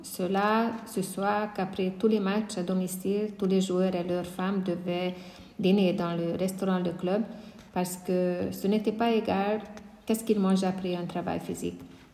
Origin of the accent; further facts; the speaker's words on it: Hungary; Surtout, un gentil couple de nos voisins sont venus deux fois chez nous en Hongrie.